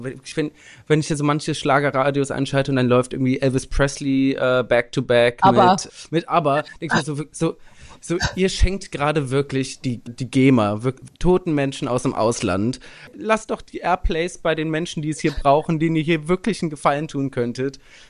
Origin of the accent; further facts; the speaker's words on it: Lake Constance, Germany; Ist wunderschön, ist immer noch meine Heimat